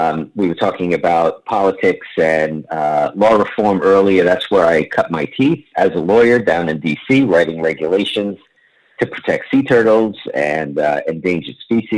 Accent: Queens, New York, United States; I grew up in Queens. I grew up in the 60s and 70s

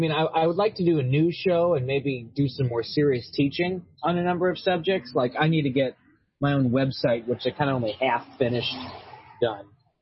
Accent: Chicago, Illinois, United States; when I was a kid growing up in Chicago, I used to do summer programs at Fermilab, the big particle accelerator here.

